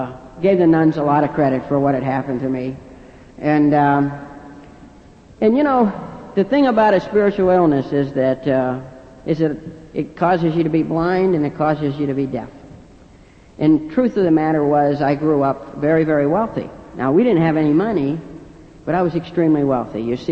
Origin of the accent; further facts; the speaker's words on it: Martins Ferry, Ohio, United States; And I'm Irish. I won't tell you what church I went to. Give you a hint. Bingo. And I was born and raised in the Ohio Valley, just south of Pittsburgh, in a little town called Martins Ferry, Ohio.